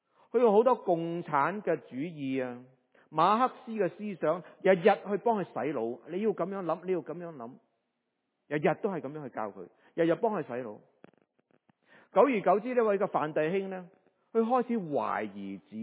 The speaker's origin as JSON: {"language": "Cantonese", "country": "China", "said": "即系我哋中国人好中意求嘅福禄寿啊"}